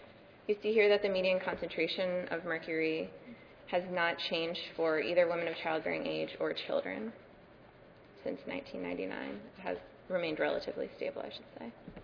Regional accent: Delaware, United States; including my home state of Delaware

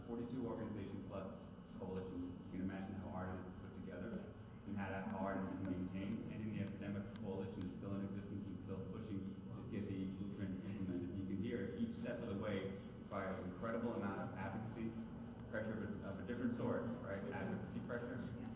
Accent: Quebec, Canada; I'm from Quebec

